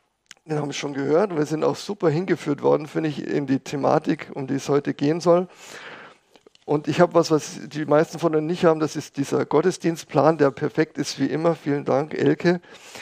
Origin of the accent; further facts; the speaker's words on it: Passau, Bavaria, Germany; ich komme aus Passau, bin Vater von vier erwachsenen Kindern